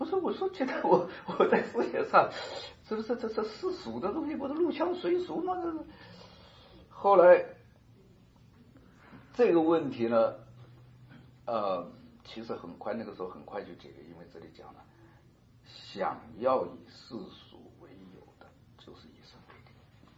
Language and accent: Chinese; China; 你看我们中国人听到成圣嘛，就想说圣人呢，很有意思。